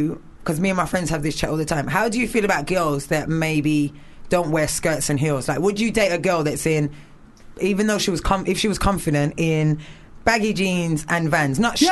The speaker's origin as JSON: {"language": "English", "town": "Birmingham", "region": "West Midlands", "country": "United Kingdom", "moved": "as an adult", "lives_now": "London, United Kingdom", "said": "I'm from Birmingham, and at that time, it was like, 7 years ago."}